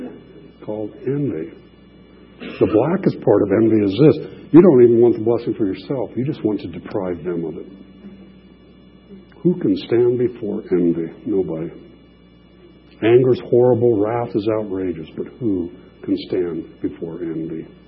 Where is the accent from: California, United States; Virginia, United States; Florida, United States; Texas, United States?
California, United States; Los Angeles; There was nothing but wheat fields to the horizon after growing up in East L.A.